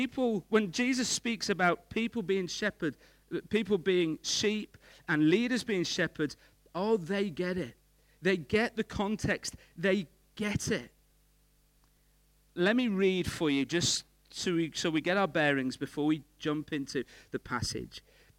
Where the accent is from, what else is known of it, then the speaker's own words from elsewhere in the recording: North West England, United Kingdom; I'm no farmer. I grew up in Cumbria, so I know lots of sheep in Cumbria